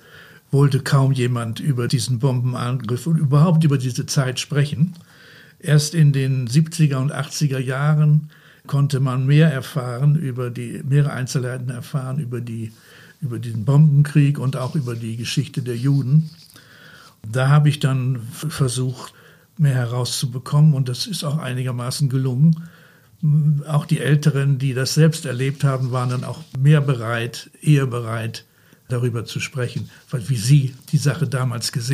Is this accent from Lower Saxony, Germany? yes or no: yes; Esens, Lower Saxony, Germany; ich bin hier in Esens aufgewachsen